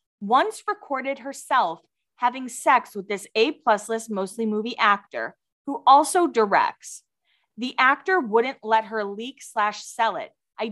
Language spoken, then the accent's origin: English; Massachusetts, United States; Listen, I'm from Massachusetts and I love Dunkin' Donuts